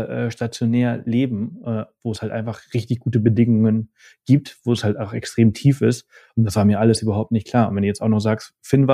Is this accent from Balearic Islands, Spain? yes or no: yes; Balearic Islands, Spain; Ich komme ja aus Mallorca, ich lebe ja hier.